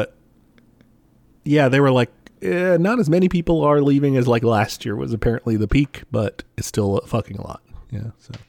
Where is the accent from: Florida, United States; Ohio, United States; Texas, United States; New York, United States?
New York, United States; that said that, like, I'm from New York.